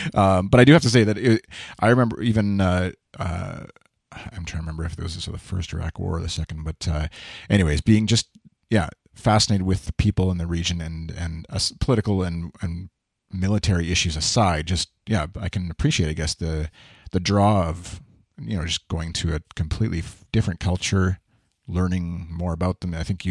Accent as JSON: {"language": "English", "country": "Canada", "said": "Well, and I'm Canadian. I'm not American, obviously"}